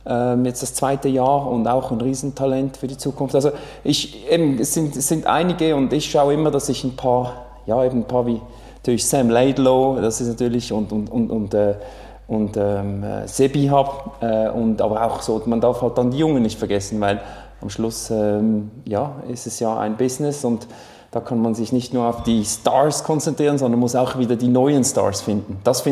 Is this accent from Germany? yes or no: no; Switzerland; Als Schweizer Athlet